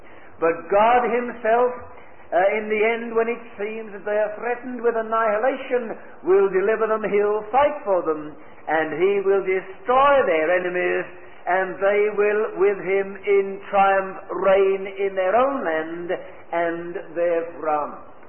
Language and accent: English; England, United Kingdom; I come from England. You wouldn't know that. My wife says I no longer have an accent. But you know, sometimes I'm afraid, I'm ashamed of being British.